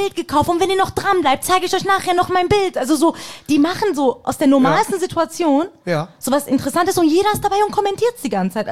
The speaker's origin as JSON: {"language": "German", "country": "Iran", "also_born_or_lived": "Wiesbaden", "moved": "yes", "lives_now": "Cologne, Germany", "said": "Also, normalerweise komme ich aus dem Iran. Ja. Bin dann irgendwann nach Deutschland gezogen. Genau. Hab einen weiten Weg hinter mir. Aus dem Iran, jetzt wohne ich in Köln."}